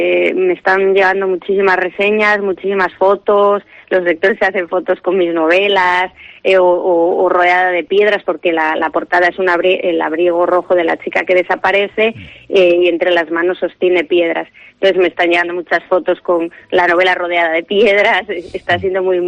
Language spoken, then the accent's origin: Spanish; Irún, Basque Country, Spain; Transcurre en Irún, que es mi ciudad natal, es donde vivo actualmente, donde he vivido siempre, vaya.